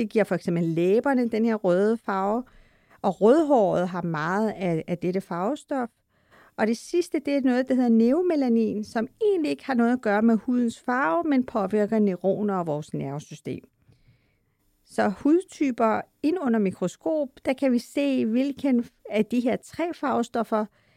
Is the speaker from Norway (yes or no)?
no; Iran; jeg kommer oprindeligt fra Iran selv, og har den her mørkebrun hud.